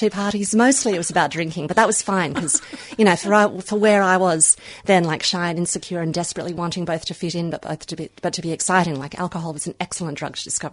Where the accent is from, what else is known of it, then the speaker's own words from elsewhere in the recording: Hobart, Tasmania, Australia; like growing up in Tasmania, Hobart was one of the few ports that still accepted nuclear warships.